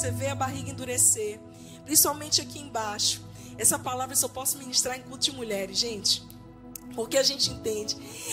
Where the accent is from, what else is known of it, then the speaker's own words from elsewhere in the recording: Northeast Region, Brazil; Eu não sei você, mas eu sou nordestina.